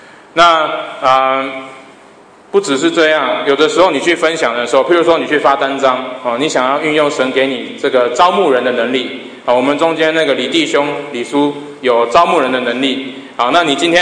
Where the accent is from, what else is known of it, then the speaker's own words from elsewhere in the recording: Sydney, New South Wales, Australia; 从前我在这个雪梨台福教会服事，那我也在那里长大的。